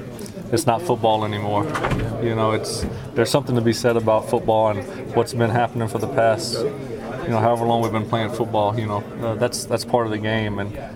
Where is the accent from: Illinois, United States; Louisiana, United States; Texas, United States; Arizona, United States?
Louisiana, United States; I'm from South Louisiana, so I played a lot of games in the rain.